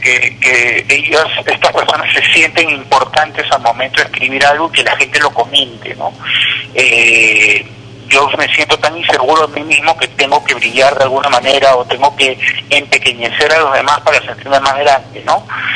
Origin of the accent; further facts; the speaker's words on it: Lima, Peru; now in Arequipa, Peru; La mayoría de limeños creen que Lima es el mundo, y yo hablo como limeño que soy, ¿no? Yo ahora tengo la oportunidad de conocer hermosos lugares gracias a que vivo en Arequipa